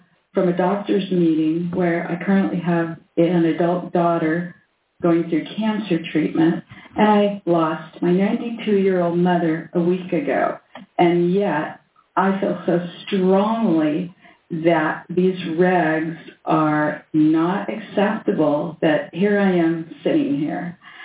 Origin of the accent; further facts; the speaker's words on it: Anchorage, Alaska, United States; born there; I was born here in Anchorage 67 years ago, so I'm a young 67